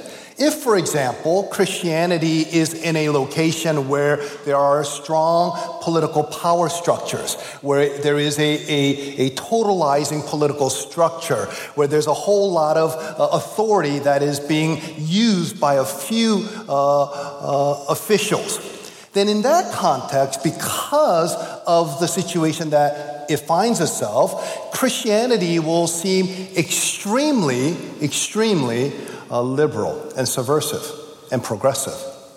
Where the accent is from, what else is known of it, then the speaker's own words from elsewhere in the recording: Boston, Massachusetts, United States; I'm from Boston, and I guess the dynamics of our church context will be very similar to what you have here.